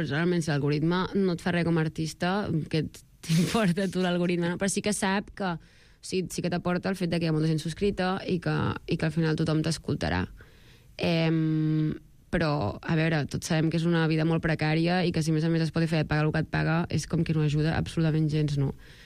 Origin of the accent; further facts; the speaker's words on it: Sabadell, Catalonia, Spain; que sóc de Sabadell i encara no havia tocat.